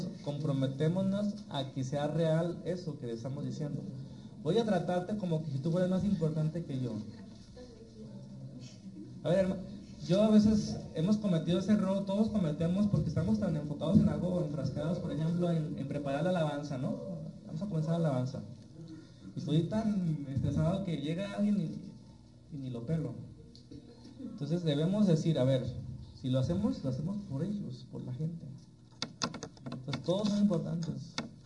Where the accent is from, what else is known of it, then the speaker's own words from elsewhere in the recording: Mexico; Porque somos mexicanos y somos flojos.